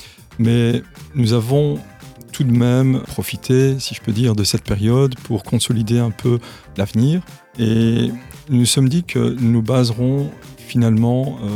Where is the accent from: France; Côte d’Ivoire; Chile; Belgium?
Belgium; Liège, Wallonia; on m'avait confié la gestion du site de Braine-l'Alleud. Ça, c'était en 2014. J'y suis resté à peu près 2 ans pour revenir alors à ma ville natale, à Liège, en 2017.